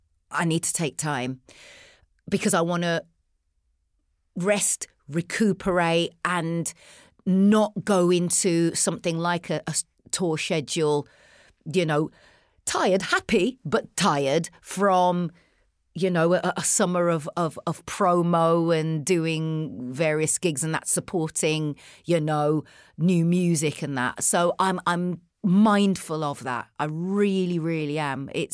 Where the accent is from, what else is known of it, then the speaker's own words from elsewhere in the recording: United Kingdom; The thing that we had in common is our age, you know, and obviously being British.